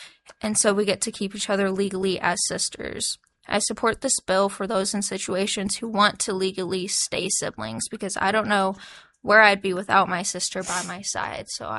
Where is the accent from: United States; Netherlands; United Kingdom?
United States; Anchorage, Alaska; I'm from Anchorage, Alaska, and I am testifying in support of House Bill 157.